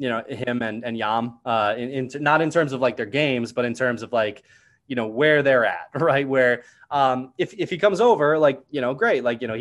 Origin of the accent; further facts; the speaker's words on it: Iowa, United States; No, I'm from Iowa originally.